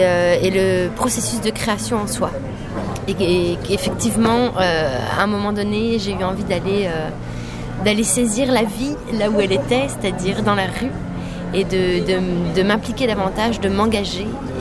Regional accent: Brittany, France; j'ai 29 ans, je suis originaire de Bretagne.

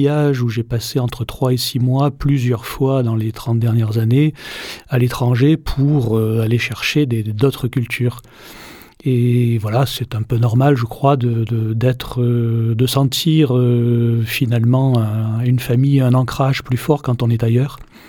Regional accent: Marseille, Provence-Alpes-Côte d'Azur, France; born or raised there

